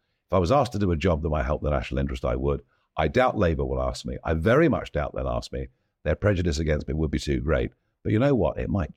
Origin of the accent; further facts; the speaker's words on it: England, United Kingdom; I'm English, I'm British.